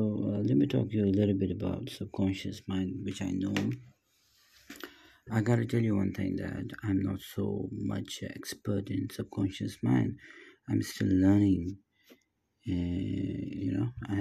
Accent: Bhutan; I'm from Bhutan.

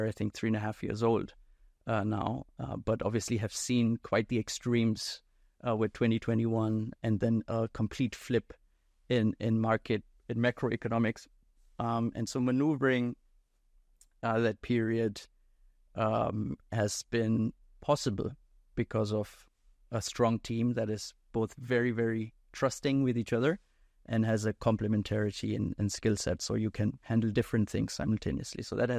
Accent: Dusseldorf, North Rhine-Westphalia, Germany; born or raised there; also born or lived in India

